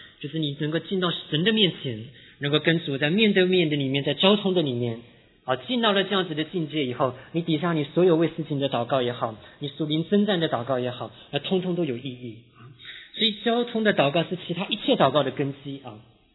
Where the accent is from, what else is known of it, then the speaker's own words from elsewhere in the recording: China; 我们中国人都是坐两桌